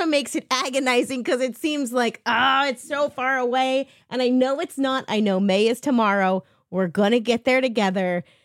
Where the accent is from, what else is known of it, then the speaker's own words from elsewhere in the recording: Ohio, United States; my home state of Ohio